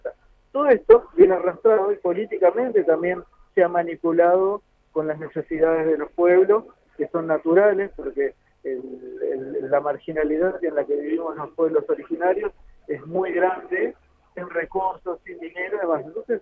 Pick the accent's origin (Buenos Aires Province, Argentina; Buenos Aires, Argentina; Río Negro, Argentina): Río Negro, Argentina; Villa Regina; also born or lived in Bolivia; Yo nací extrañamente en Bolivia, pero mi mamá es de Villa Regina.